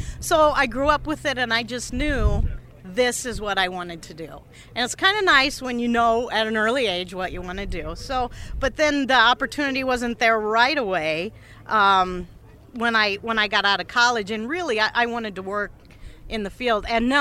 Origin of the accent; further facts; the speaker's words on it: Iowa, United States; I'm a farmer from Franklin County that's north of here in Boone, about 60 miles.